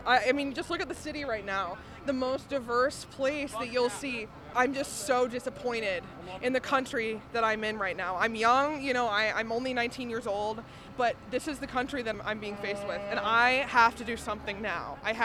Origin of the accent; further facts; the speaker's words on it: Indiana, United States; I'm from Indiana, and I hate Donald Trump. I come from Indiana, so a very, very white, very conservative area